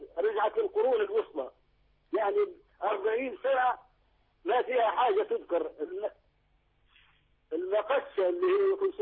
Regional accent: Libya; لا انا ثائر ليبي.

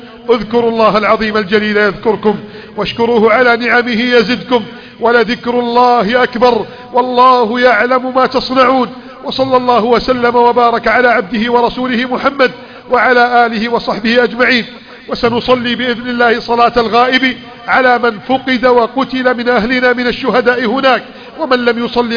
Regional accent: Egypt; اللهم احفظ بلدنا مصر

